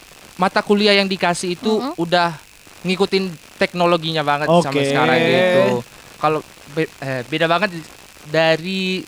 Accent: Jambi, Indonesia; Aslinya dari Jambi.

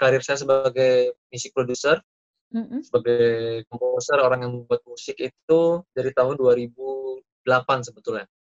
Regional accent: Jakarta, Indonesia; born there; saya lahir di Jakarta, cuma orang tua saya campur ya Jawa, ibu saya Medan.

